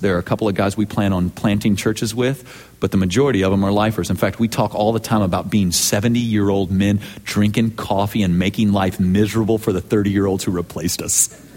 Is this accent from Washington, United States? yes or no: yes; Seattle, Washington, United States; born there; also born or lived in Sault Ste. Marie, Michigan / Alameda / Texas; I was born in Seattle, Washington. From there, moved to Sault Ste. Marie, Michigan for just 2 years. From there, moved to the San Francisco area, really directly outside of San Francisco in Alameda.